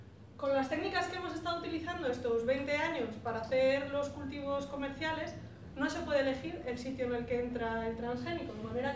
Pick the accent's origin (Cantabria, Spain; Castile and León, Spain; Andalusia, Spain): Cantabria, Spain; vengo de Cantabria